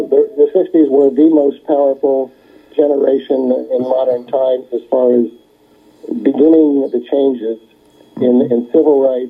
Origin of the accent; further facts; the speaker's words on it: Baltimore, Maryland, United States; when I was a teenager growing up in Baltimore, Maryland, I never quite felt that I fit